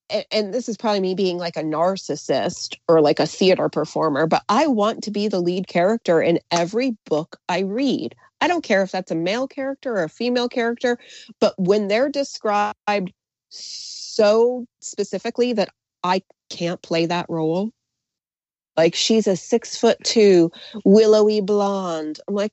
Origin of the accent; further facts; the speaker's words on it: New England, United States; I grew up in New England. I still live here, and it can be a little bit conservative.